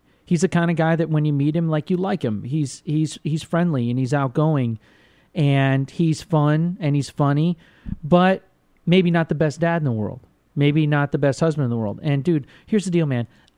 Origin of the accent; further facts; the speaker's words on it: Vermont, United States; I'm from Vermont, man. I'm a hunter. I'm a fisher.